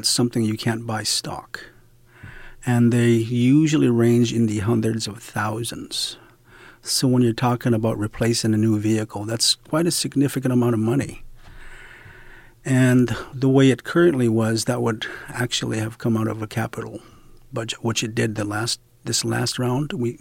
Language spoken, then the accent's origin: English; Bethel, Alaska, United States; I was born and raised here in Bethel, Alaska, so I'm pretty much a lifelong resident.